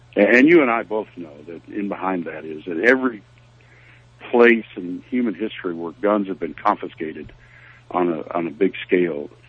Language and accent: English; Illinois, United States; I'm from the Chicago area originally, and I'm from south of Chicago, so I'm not a city boy. I grew up in the cornland there in Illinois, northern Illinois.